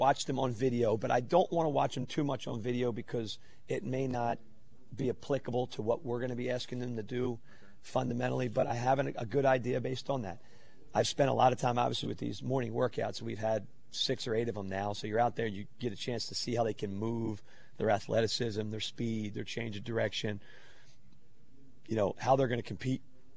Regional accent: Pennsylvania, United States; You know, where I grew up in Montgomery County, I went to I grew up in a Catholic school system, and you basically rooted for Penn State or Notre Dame or both

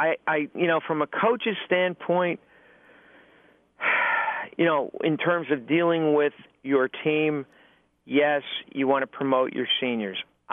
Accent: Pennsylvania, United States; and I grew up in Eastern Pennsylvania. I work in Eastern Pennsylvania.

